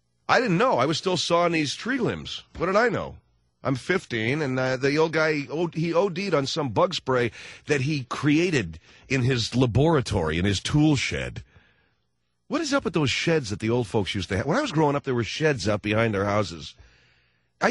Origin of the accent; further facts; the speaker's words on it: Arcadia, United States; We had two old people live next door to us when I was growing up in Arcadia.